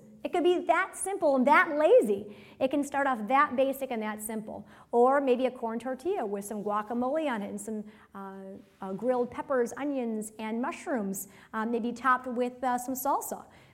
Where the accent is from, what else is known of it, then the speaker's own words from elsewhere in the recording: Michigan, United States; I grew up on hamburgers and french fries and meatloaf and potatoes growing up in Michigan.